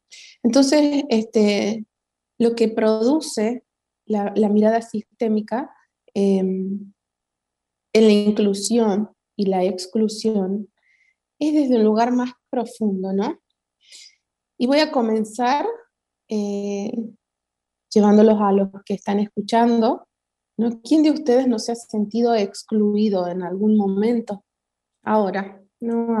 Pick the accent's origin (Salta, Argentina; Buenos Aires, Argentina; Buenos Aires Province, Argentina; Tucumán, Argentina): Tucumán, Argentina; soy de Argentina, Tucumán.